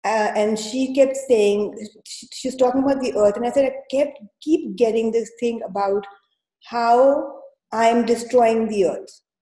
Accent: India; when I was growing up in India

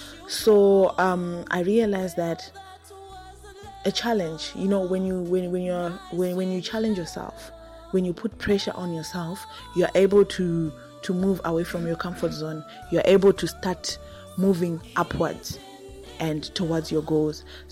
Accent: Kwekwe, Midlands, Zimbabwe; now in Francistown, Botswana; I'm 28 years old, going on 29. I was born and bred in Kwekwe, Zimbabwe, and currently I am staying in Francistown, Botswana for now.

